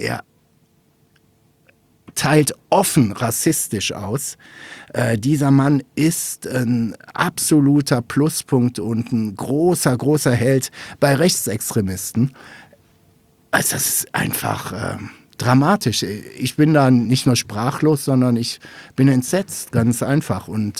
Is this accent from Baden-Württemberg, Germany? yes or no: no; North Rhine-Westphalia, Germany; ich komme aus NRW.